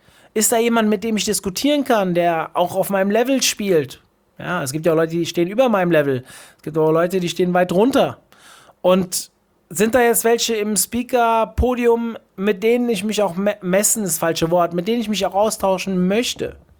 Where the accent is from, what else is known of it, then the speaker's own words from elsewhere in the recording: Hesse, Germany; ich bin ja aus Hessen